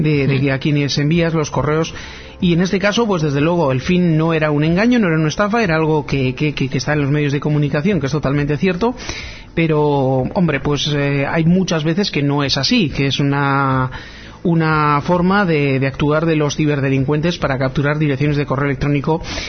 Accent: Bilbao, Basque Country, Spain; que somos de Bilbao, así que. Y en algunos casos del centro.

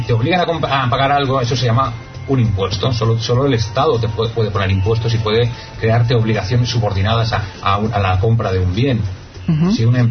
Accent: Catalonia, Spain; first language Catalan; Spanish is a second language; Yo soy catalán y mi lengua es el catalán

